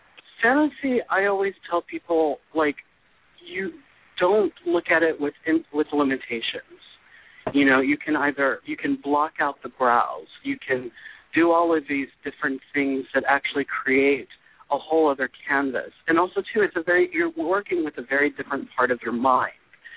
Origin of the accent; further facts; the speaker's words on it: Texas, United States; And again, coming from a very small town in Texas, remember I said, you know, being growing up in the South, we have a way of talking